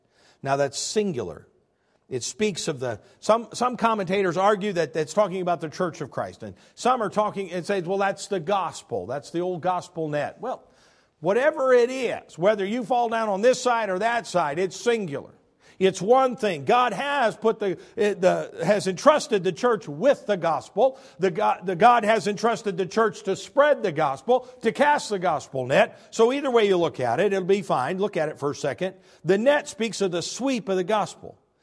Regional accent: United States; born there; I was born in America.

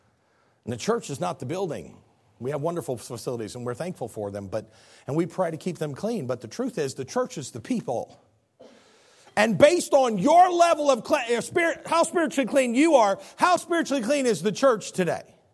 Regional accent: the North, United States; I'm from the North, we call it a Coke.

